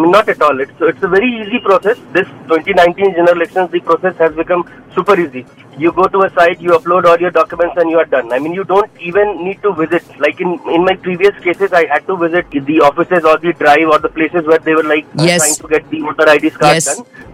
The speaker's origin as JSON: {"language": "English", "region": "Bihar", "country": "India", "tie": "born or raised there", "lives_now": "Gurgaon, India", "said": "So basically, I am from Bihar. So I was born and brought up there."}